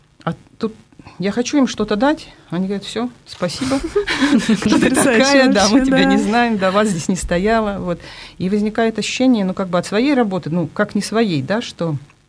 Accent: Zelenograd, Moscow, Russia; все детство я родилась и провела в Зеленограде. Это такой далекий район Москвы.

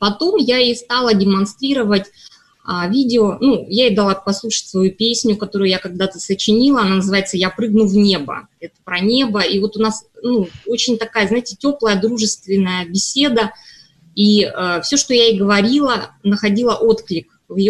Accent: Russia; я христианка из России

